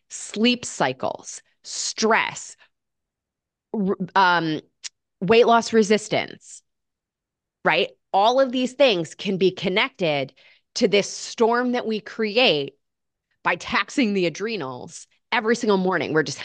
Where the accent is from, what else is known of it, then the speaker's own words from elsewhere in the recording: Michigan, United States; because I grew up in Michigan where it's just gray all winter.